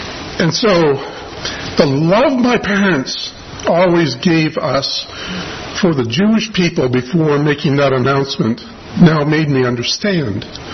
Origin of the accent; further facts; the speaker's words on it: Canada; I grew up in Canada.